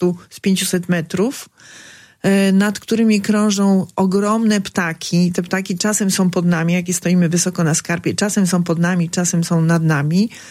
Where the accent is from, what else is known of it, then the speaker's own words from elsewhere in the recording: Augustów, Podlaskie Voivodeship, Poland; Ja się urodziłam, wychowałam, mieszkam w Augustowie, więc jakby sosny towarzyszą mi całe życie.